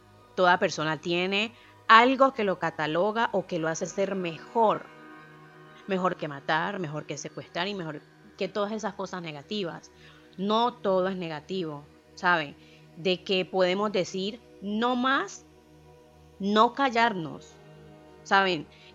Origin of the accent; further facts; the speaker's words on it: Buenaventura, Valle del Cauca, Colombia; moved away as an adult; Yo que viví allí, yo podría decir toda mi niñez, yo viví en Buenaventura hasta mis 18 años